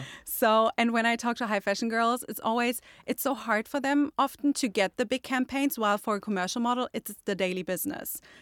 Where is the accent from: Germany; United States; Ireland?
Germany; because I'm from Germany. We are in our own Europe bubble.